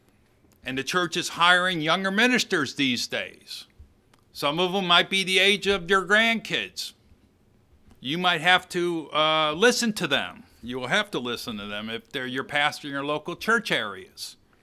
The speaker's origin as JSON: {"language": "English", "town": "Chicago", "region": "Illinois", "country": "United States", "said": "And I'm a northerner from Chicago in a southern Walmart in Louisiana, okay?"}